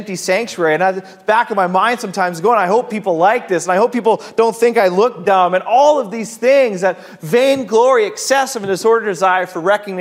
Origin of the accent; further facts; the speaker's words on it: Kelowna, British Columbia, Canada; also born or lived in Burnaby; In grade 6, I moved from Burnaby to Kelowna. It was a grade 6.